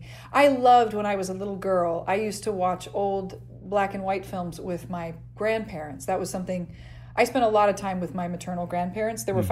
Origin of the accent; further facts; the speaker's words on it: Midwest, United States; But, you know, I grew up in the Midwest, so I didn't know any different.